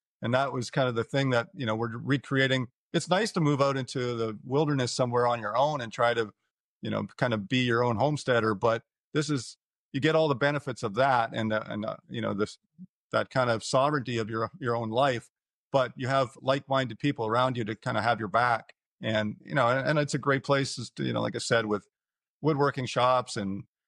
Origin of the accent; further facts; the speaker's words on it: Canada; Obviously, with my background as a Canadian, what's going on in Canada is pretty brutal right now.